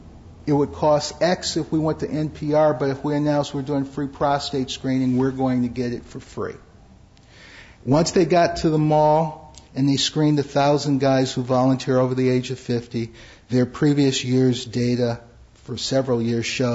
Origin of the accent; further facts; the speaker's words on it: Detroit, Michigan, United States; You know, I'm from Detroit. I'm a little slow.